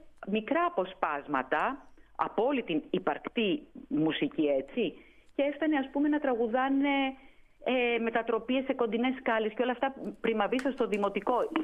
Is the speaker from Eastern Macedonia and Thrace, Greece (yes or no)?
no; Athens, Attica, Greece; born there; γεννήθηκα στα Εξάρχεια